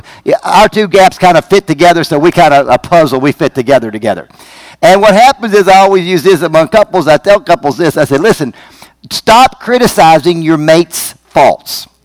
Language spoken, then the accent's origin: English; Virginia, United States; I came from Virginia. In Virginia, men always open the door for women. I mean, you just always did that. And I remember when I first moved here